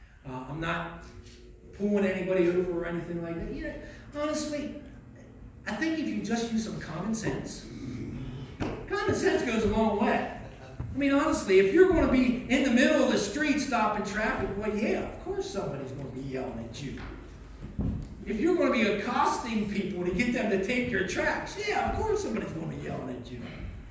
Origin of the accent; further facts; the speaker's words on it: United States; And he said he's from Nigeria, you know, and I said, oh, and I'm from America.